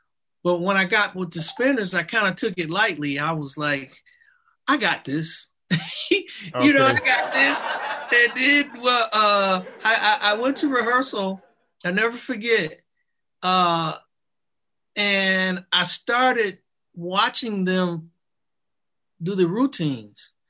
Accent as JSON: {"language": "English", "town": "Flint", "region": "Michigan", "country": "United States", "said": "I meant to tell you that I am from Flint, Michigan."}